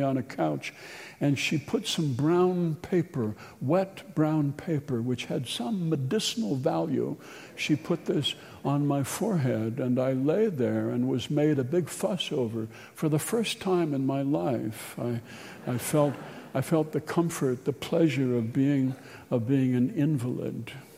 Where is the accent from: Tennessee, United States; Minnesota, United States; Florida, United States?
Minnesota, United States; Anoka; I was born in 1942. So this is my hometown